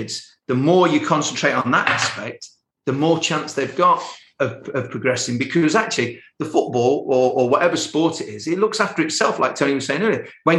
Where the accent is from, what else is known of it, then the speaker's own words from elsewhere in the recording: England, United Kingdom; No, I'm English. I don't come from Finland.